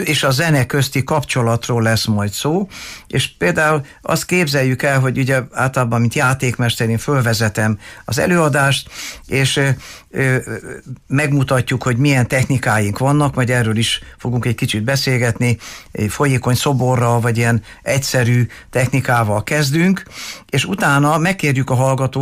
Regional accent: Hungary; born there; az én családom ugye Marosvásárhelyről származik, és én már Magyarországon születtem

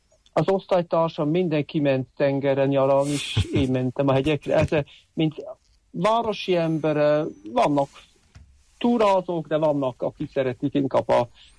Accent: Bern, Switzerland; Hungarian is a second language; Igen, én Svájcban születtem 72-ben, két testvér mellett a legkisebb vagyok. Bern mellett nőttem fel, jártam Bernbe is, liceumba, egyetembe

